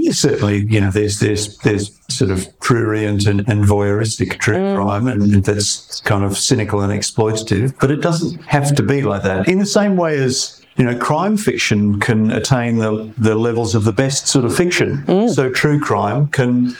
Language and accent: English; Australia; you walk into India as an Australian and first thing they want to know about you is what to think about cricket.